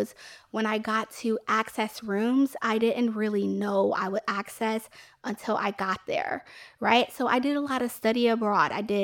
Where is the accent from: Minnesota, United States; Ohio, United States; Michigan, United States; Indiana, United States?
Ohio, United States; Toledo; Growing up in the Glass City, I was an outside kid. I was everywhere.